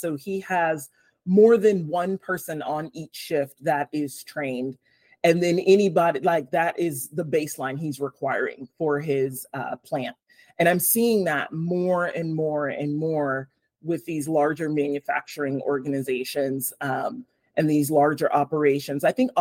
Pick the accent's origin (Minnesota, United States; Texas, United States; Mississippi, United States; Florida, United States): Texas, United States; Killeen; Well, I'm from Killeen, Texas. It was about a mile and a half away from my elementary school.